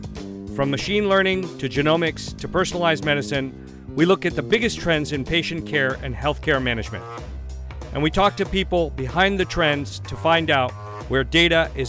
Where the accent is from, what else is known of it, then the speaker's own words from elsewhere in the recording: San Francisco, California, United States; I was born and raised in San Francisco.